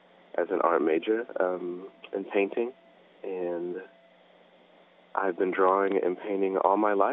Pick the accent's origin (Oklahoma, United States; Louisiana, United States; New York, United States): Oklahoma, United States; Tulsa; I'm from Tulsa, Oklahoma, where I still currently live.